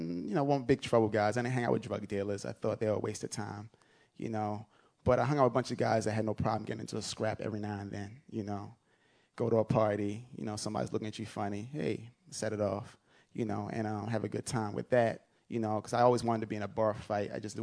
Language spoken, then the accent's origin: English; London, United Kingdom; also born or lived in Nigeria; now in United States; I grew up in London. I was born in London. I was raised in Nigeria. I live in the United States right now.